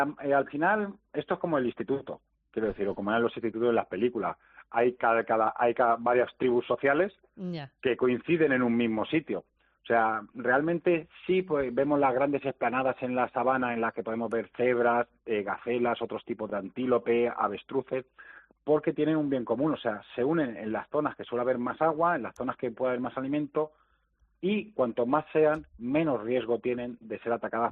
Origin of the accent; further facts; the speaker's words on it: Albacete, Castilla-La Mancha, Spain; yo soy de Albacete. Yo cuando vine aquí a trabajar al zoo